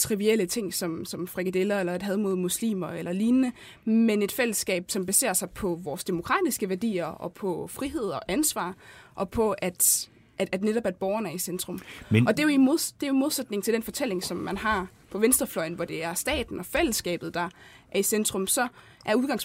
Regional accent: Region of Southern Denmark, Denmark; now in Aarhus, Denmark; Jeg kommer faktisk fra Fyn af, men jeg bor i Aarhus.

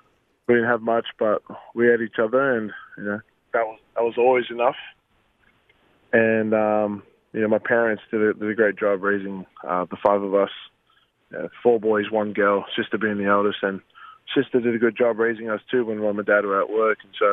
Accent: Australia; And so I was selected from Australia, and the first couple of weeks was pretty regimented.

